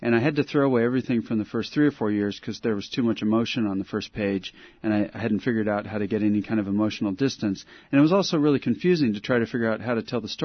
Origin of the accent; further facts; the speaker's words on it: Ketchikan, Alaska, United States; also born or lived in Adak Island; now in California, United States; Yeah, I was born in Alaska on Adak Island and then grew up in Ketchikan in southeast Alaska, where it's rainforest and really beautiful.